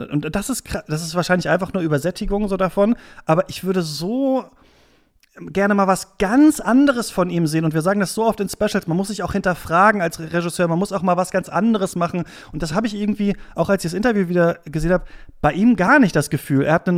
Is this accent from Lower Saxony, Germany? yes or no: yes; Hamelin, Lower Saxony, Germany; in meiner Heimatstadt Hameln gibt es so ein Glockenspiel